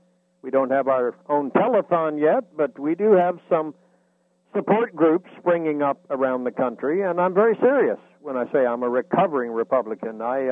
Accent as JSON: {"language": "English", "town": "Orlando", "region": "Florida", "country": "United States", "tie": "born or raised there", "lives_now": "Pasadena, United States", "said": "By the way, my hometown's Orlando, Florida. I grew up there in the 1950s. I have children. I have grandchildren. And I work out of Maryland."}